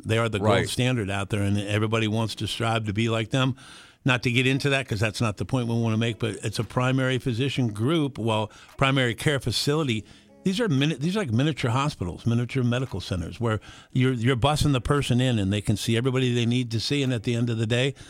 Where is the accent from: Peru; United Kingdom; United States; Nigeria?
United States; California; it's the second largest boomer population in the country behind my home state of California